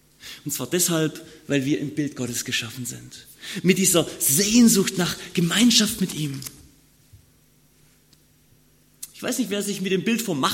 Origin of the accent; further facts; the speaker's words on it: Baden-Württemberg, Germany; da wo ich herkomme aus Schwaben, da schaffen Männer, die schaffen, man schafft